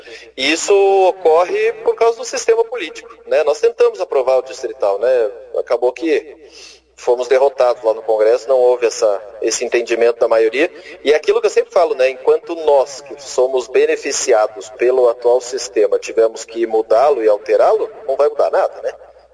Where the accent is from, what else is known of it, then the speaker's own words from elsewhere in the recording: Paraná, Brazil; Eu, como sou do Norte Pioneiro, moro na região